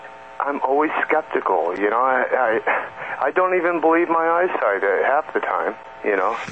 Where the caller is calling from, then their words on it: Hot Springs, Arkansas, United States; Hi, Kevin. … outside of Hot Springs, Arkansas again.